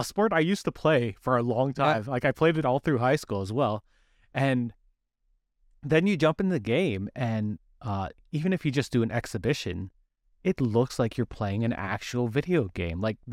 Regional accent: Canada; Because we're Canadian and we're in the GTA-ish area.

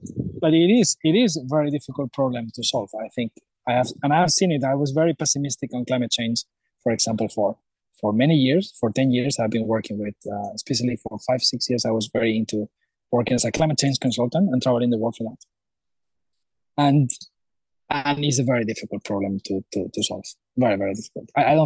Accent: Spain; now in Norway; I mean, I'm from Spain, but so half of my heart is in Norway after living almost half of my life now there.

